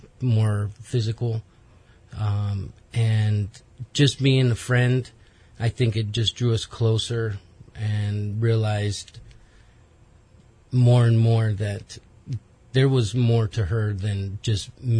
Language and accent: English; Antioch, California, United States; I grew up in Bay Area, Northern Cali. Antioch, California is a small town over there.